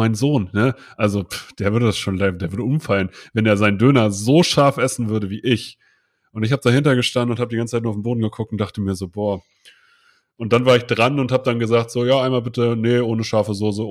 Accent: Hildesheim, Lower Saxony, Germany; da war ich der Typ, der aus dem Norden gekommen bin, aus Hildesheim.

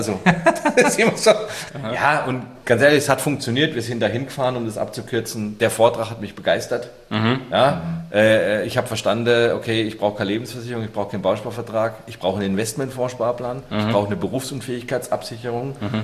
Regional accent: Bavaria, Germany; now in Nuremberg, Germany; ich komme nicht aus der Region Nürnberg, obwohl ich jetzt hier lebe. Ich komme aus Unterfranken

